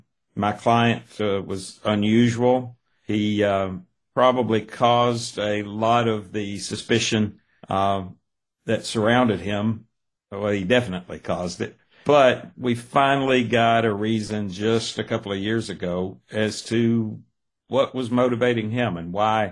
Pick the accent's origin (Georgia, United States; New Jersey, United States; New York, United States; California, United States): Georgia, United States; Ringgold; Well, I grew up in around Ringgold, Georgia. I grew up in a little smaller town, actually, in Catoosa County, Georgia. That's northwest Georgia, just south of Chattanooga, Tennessee.